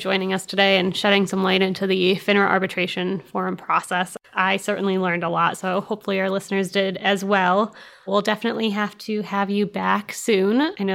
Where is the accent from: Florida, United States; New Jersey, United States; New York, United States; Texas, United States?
New York, United States; from New York.